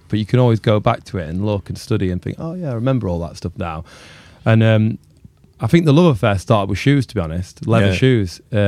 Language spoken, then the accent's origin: English; Matlock, East Midlands, United Kingdom; we grew up in Matlock in Derbyshire, so there's like nothing to do.